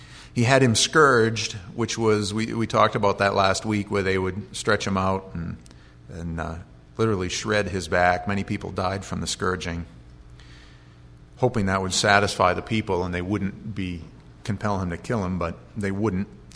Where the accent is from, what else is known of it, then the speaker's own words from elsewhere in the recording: New Jersey, United States; I spent some time growing up in Jersey, and we used to go down to the shore every summer.